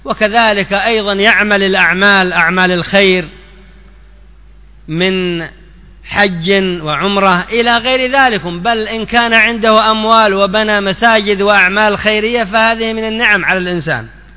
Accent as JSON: {"language": "Arabic", "country": "Yemen", "said": "التي هي موجودة خاصة عندنا في اليمن"}